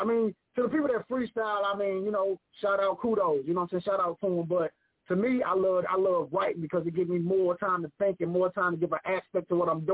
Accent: East St. Louis, Illinois, United States; I'm here from East St. Louis, Illinois. You know what I'm saying? Right by St. Louis

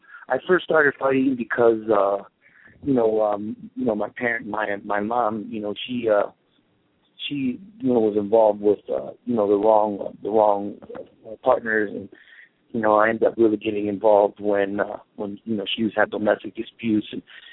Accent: Vineland, New Jersey, United States; now in Tucson, United States; I'm originally from New Jersey, Vineland, New Jersey. Right now I live in Tucson, Arizona, and I own a gym there too.

